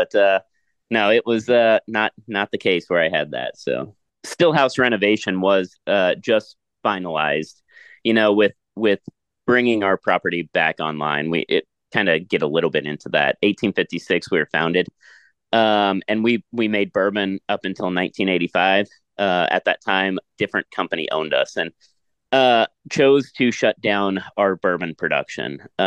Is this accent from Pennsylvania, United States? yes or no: no; Phillipsburg, Kansas, United States; So small town in Phillipsburg, Kansas is the name of the town. It's grew up on a farm.